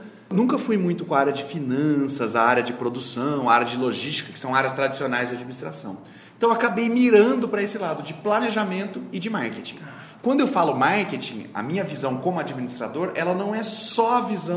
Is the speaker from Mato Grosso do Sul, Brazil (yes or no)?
yes; Campo Grande, Mato Grosso do Sul, Brazil; sou nascido e criado em Campo Grande, Mato Grosso do Sul. Né? Morei aqui minha vida toda. Um breve período eu morei nos Estados Unidos. Ali por volta dos 16, 17 anos eu fiz um intercâmbio, mas não fiquei nem um ano fora daqui.